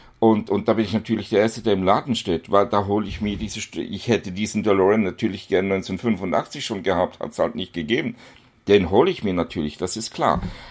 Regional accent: Basel, Basel-Stadt, Switzerland

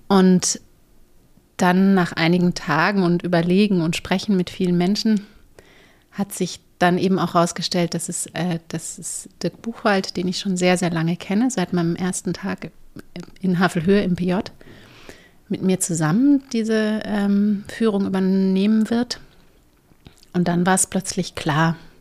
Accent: Munich, Bavaria, Germany; born there; Ich bin in München geboren. Die ältere von 2 Geschwistern.

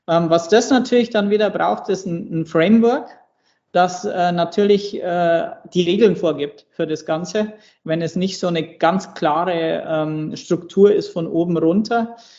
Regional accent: Bavaria, Germany; du kannst mich als Bayern nicht in die schwäbische Ecke stecken. Ich bin Oberpfälzer

